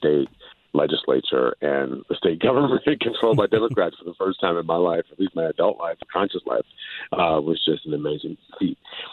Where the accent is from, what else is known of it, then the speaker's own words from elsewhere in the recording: Michigan, United States; Gretchen Whitmer. I mean, she's absolutely my favorite governor in the country, not just because she's my home state governor